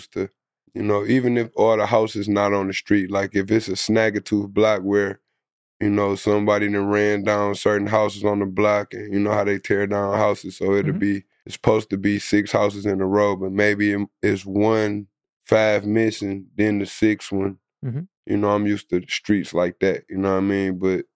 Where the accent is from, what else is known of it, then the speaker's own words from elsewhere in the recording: Detroit, Michigan, United States; Earlier, when I grew up till now in Detroit, it's like a whole lot of shit that's different